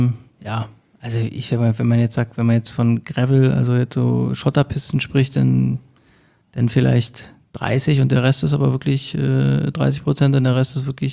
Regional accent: Berlin, Germany

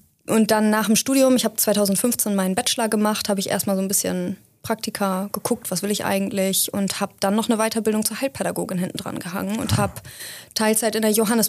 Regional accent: Lower Saxony, Germany; Ich bin auch im nördlichen Emsland aufgewachsen, genauso wie Jana interessanterweise. Ich bin geboren in Sögel und aufgewachsen bin ich im kleinen, aber feinen Rassdorf. Das liegt direkt am Rand vom Landkreis Kloppenburg

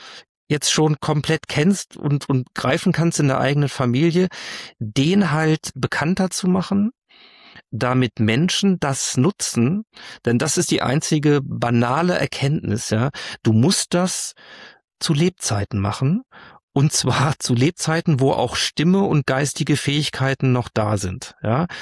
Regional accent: Hanover, Lower Saxony, Germany; als Norddeutscher bist du ja, also als Hannoveraner habe ich ja einen Gendefekt und eine Dialektschwäche

